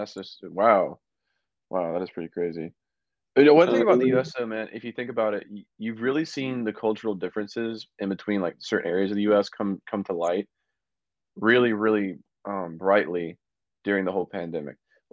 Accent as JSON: {"language": "English", "region": "South Carolina", "country": "United States", "said": "Dude, I remember I'm from South Carolina"}